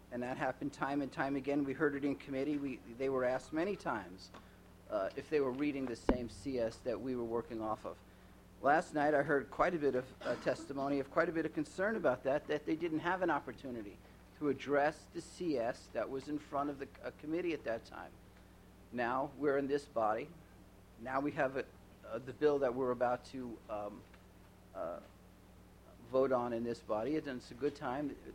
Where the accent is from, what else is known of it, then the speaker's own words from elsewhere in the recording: Fairbanks, Alaska, United States; I'm from Fairbanks. I'm probably one of the few people in the body, along with my other friends from Fairbanks, who don't have a coastal zone district.